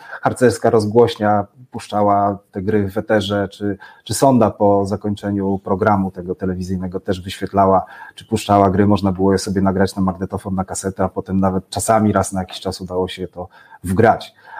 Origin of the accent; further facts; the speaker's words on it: Świdnik, Lublin Voivodeship, Poland; bo pochodzę ze Świdnika pod Lublinem